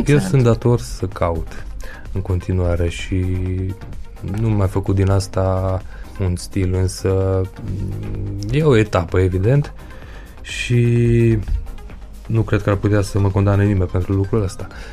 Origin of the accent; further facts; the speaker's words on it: Romania; now in Germany; eu lucrez cu seva de aici, din Monium, din România, de la mine.